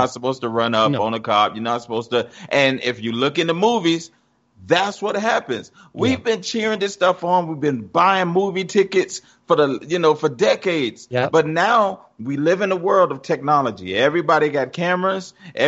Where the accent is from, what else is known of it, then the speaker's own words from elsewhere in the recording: Jacksonville, Florida, United States; I grew up in an area called Washington Heights in Jacksonville, Florida.